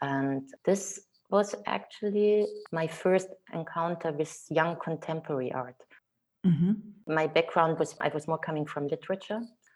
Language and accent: English; Munich, Bavaria, Germany; also born or lived in Berlin; Actually, I grew up in Munich and I decided to move to Berlin for studying in 89